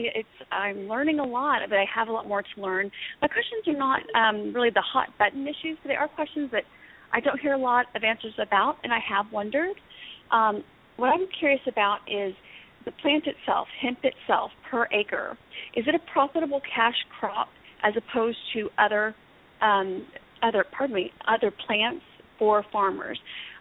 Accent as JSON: {"language": "English", "region": "Texas", "country": "United States", "said": "I'm from Texas, like I said, and I've spoken to someone yesterday about this."}